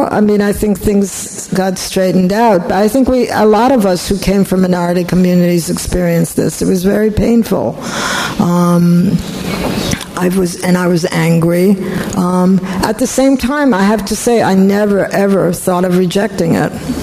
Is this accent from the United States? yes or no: no; Warsaw, Masovian Voivodeship, Poland; I'm a Jew from Warsaw.